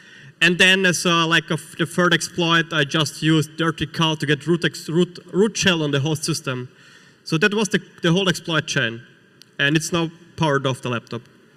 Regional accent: Austria; like in my home country, Austria, where I don't have internet.

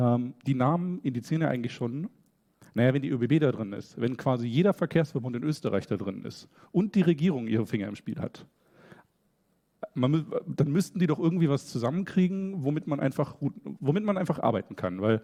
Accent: Germany; Weil, also ich komme aus Deutschland

